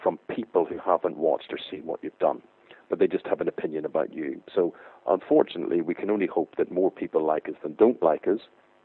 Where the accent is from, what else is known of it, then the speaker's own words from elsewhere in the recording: Belfast, Northern Ireland, United Kingdom; now in London, United Kingdom; geographically, I'm Northern Irish, I'm from Belfast, I support Manchester United, and I live in the London area.